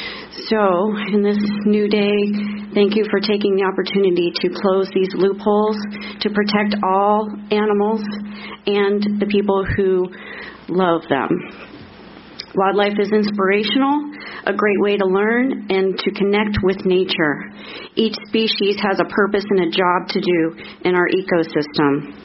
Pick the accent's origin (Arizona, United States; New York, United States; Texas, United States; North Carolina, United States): Arizona, United States; Tucson; from Tucson, Arizona.